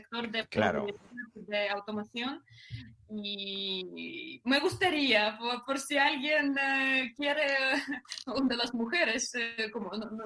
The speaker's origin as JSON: {"language": "Spanish", "country": "Ukraine", "second_language": "Spanish", "lives_now": "Madrid, Spain", "said": "Pues yo soy madrileña, pero soy de Ucrania."}